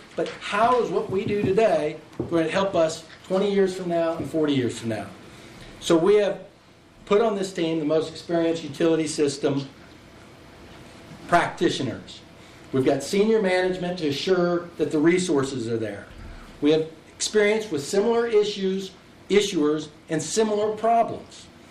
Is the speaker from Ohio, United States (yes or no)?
no; Kansas, United States; I grew up in Kansas. I went to the University of Kansas.